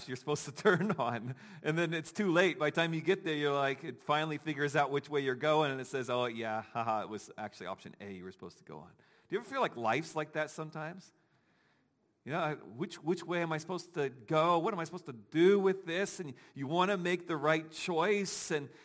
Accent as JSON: {"language": "English", "town": "Dayton", "region": "Ohio", "country": "United States", "said": "I'm from Dayton, Ohio, in which the road system is a grid."}